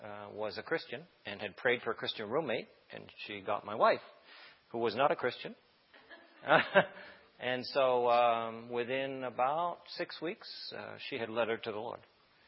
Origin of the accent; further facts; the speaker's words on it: Maine, United States; I'm from Maine, and I was saved later in life. I was 25